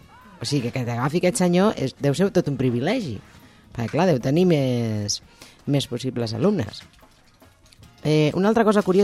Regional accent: Barcelona, Catalonia, Spain; Bueno, jo com soc de Barcelona considero que està aquí a prop.

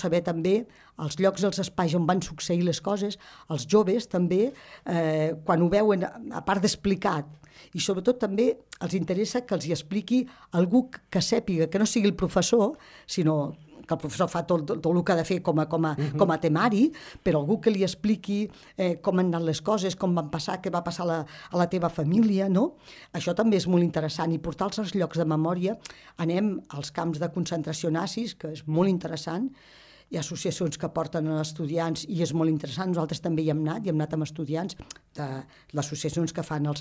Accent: Els Guiamets, Catalonia, Spain; Que nosaltres que som dels Guiamets

